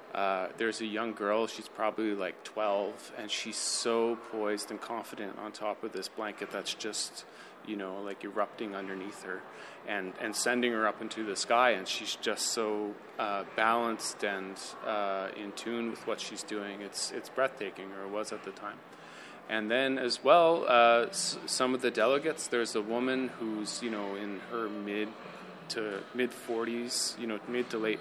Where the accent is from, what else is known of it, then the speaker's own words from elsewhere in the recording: Goose Bay, Newfoundland and Labrador, Canada; And then also growing up in Goose Bay in the summertime, I would build things to skateboard on.